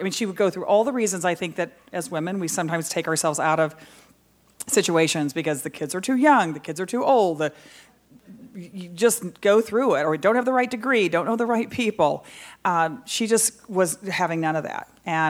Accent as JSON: {"language": "English", "town": "Dallas", "region": "Texas", "country": "United States", "tie": "born or raised there", "said": "And so it's funny that, growing up in Dallas, Texas, mainly You know, my dad was a civil rights attorney."}